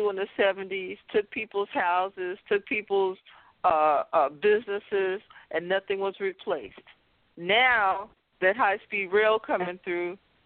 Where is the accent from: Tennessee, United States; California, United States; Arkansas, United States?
California, United States; Fresno; having been born and raised in Southwest Fresno, I cannot believe at the state of our community today.